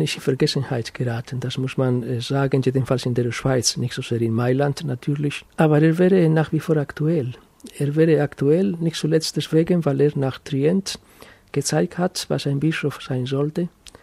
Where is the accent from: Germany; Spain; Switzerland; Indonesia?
Spain; Ich bin in Spanien aufgewachsen